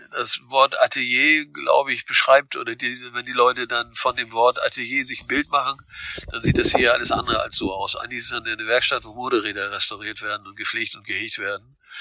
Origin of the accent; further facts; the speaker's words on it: Heide, Schleswig-Holstein, Germany; Weil ich Dithmarscher bin. Ich bin in der Nähe von Heide geboren, in Wetting steht, in Heide aufgewachsen